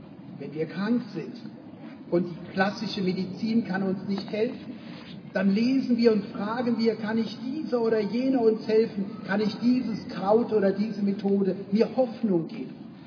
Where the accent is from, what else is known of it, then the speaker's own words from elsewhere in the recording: Rhineland, Germany; born there; 38 Jahre. Ich bin ein paar Jahre, obwohl als Rheinländer geboren, bei den Schwaben.